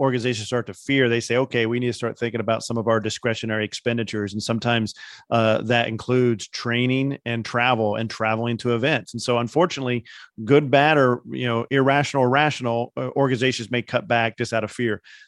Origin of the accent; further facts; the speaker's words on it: Indiana, United States; But the ones in Indianapolis, I can say that because I'm from Indiana